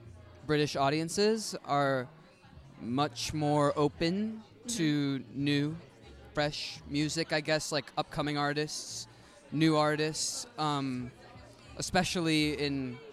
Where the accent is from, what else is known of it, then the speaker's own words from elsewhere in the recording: Des Moines, Iowa, United States; I'm from Des Moines, Iowa, mm-hmm. in the States, the Midwest